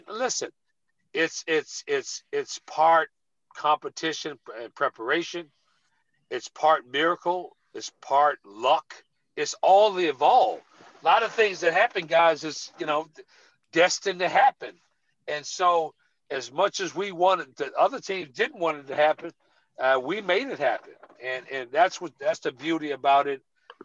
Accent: Washington, District of Columbia, United States; Here I am from Washington, D.C., and I had the opportunity to meet the first African-American president.

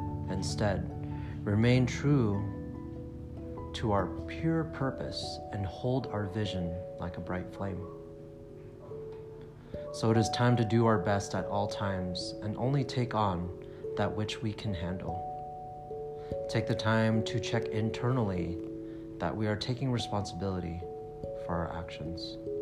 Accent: San Jose, California, United States; also born or lived in Las Vegas / San Diego; I'm from San Jose, California, and lived in Las Vegas for roughly around 12 years. And I moved to San Diego for 5 years.

